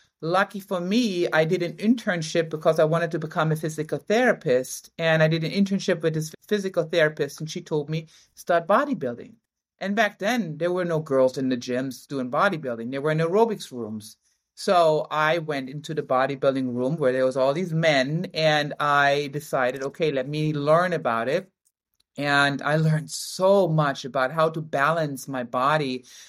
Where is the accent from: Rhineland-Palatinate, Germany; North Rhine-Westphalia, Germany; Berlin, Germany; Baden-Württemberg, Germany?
Berlin, Germany; English is a second language; I was raised and born in Germany, Berlin.